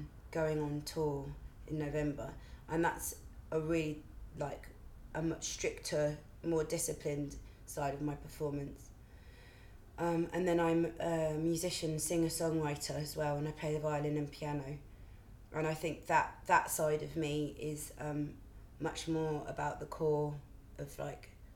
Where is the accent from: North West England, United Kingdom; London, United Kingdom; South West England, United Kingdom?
London, United Kingdom; born there; now in Brighton, United Kingdom; I'm 25 years old. I was born in London, and I moved to Brighton about 5 years ago, 6 years ago, actually. And I live in Brighton at the moment, but I do a lot of stuff in London, so I'm a London to Brightoner.